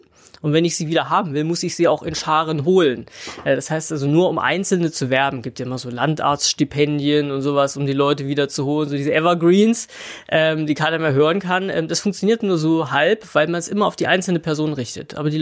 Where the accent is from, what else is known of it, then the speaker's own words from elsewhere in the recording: Thuringia, Germany; Ich komme aus dem ländlichen Raum. Ich komme aus dem südlichen Thüringen, kurz vor der bayerischen Grenze. Bin dort groß geworden, zur Schule gegangen, bin dann übers Studium eher in die Großstädte gekommen, nach Erfurt erst, wie groß auch immer das ist, und dann später nach Dresden